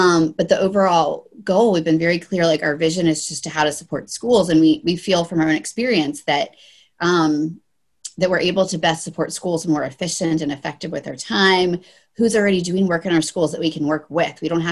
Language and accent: English; Virginia, United States; I'm from Virginia. Jen's from Wisconsin. Peg is from Connecticut.